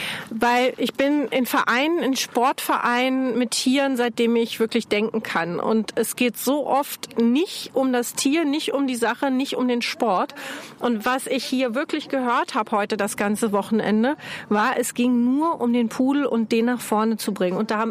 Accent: Hamburg, Germany; ich habe mal so ein bisschen gehört und geluschert, sagt man bei uns in Hamburg

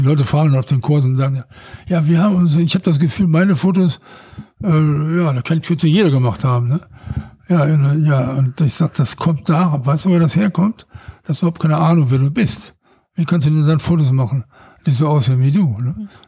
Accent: North Rhine-Westphalia, Germany; Ja, ich bin aus dem Ruhrgebiet.

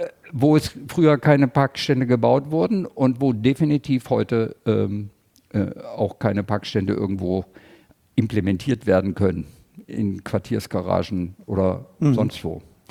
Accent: Southern Germany, Germany; now in Hamburg, Germany; ich komme aus Süddeutschland

